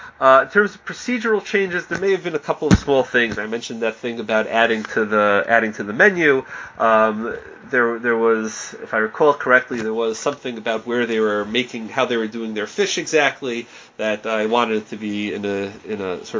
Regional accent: New York City, New York, United States; I still remember, I grew up in Queens, my father is on this call

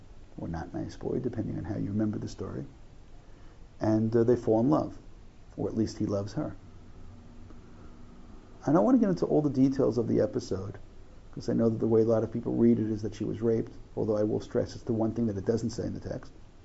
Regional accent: Brooklyn, New York, United States; I grew up in an Italian neighborhood in Brooklyn. So I feel closest to Italy. I grew up in Bensonhurst. Everyone was either Jewish or Italian.

